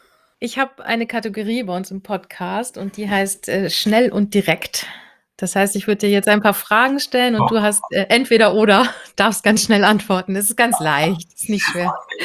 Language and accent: German; Schleswig-Holstein, Germany; Also wer als Schleswig-Holsteiner noch nie in Dänemark war, hat irgendwas versäumt.